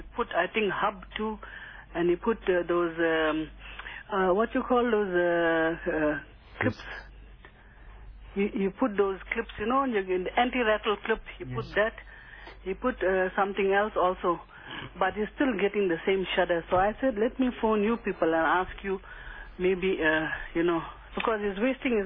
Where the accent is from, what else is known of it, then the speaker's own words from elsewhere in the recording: Devon, Gauteng, South Africa; now in Pretoria, South Africa; I am here in Pretoria now. I am from Devon.